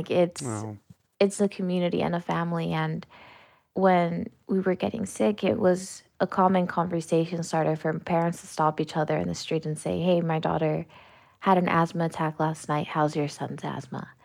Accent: Los Angeles, California, United States; Yeah, so I grew up in South Los Angeles in between the Staples Center and USC.

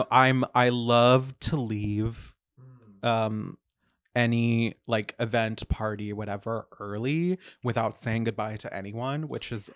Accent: Florida, United States; now in New York, United States; I'm from Florida.

